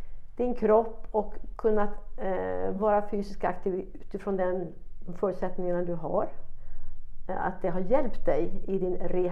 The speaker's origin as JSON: {"language": "Swedish", "town": "Stockholm", "region": "Stockholm County", "country": "Sweden", "said": "Jag är stockholmare."}